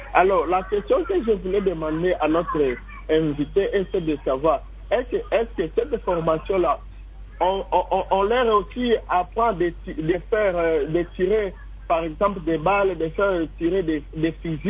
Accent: Kalima, Maniema, DR Congo; ici chez nous à Kalima, et ça fait maintenant 7 jours depuis que cette formation a commencé

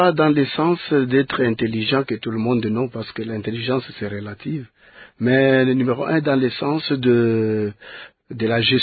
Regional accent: Malembankulu, Haut-Lomami, DR Congo; Enfance à Moulongo, à Malembankoul.

